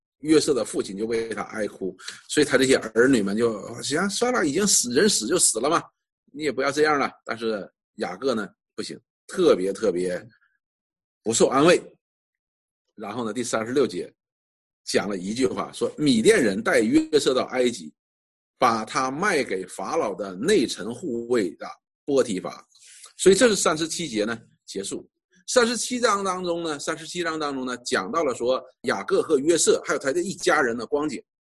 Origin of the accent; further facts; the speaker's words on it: China; 我们中国人最明白这个道理了。